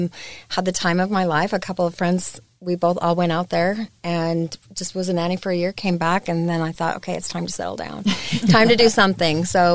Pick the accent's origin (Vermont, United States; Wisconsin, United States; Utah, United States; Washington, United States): Utah, United States; Salt Lake City; also born or lived in Logan / Magna / South Jordan; Born and raised in Salt Lake City. Lived up in Logan for a short time period, moved to Magna, went to Cypress High School, and got married and moved out to South Jordan. So kind of a Utah girl too, I guess.